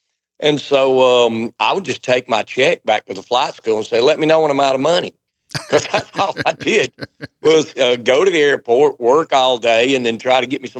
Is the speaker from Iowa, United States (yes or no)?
no; South Carolina, United States; I'm from the Appalachians of South Carolina. And, you know, bluegrass music is the music of the hills.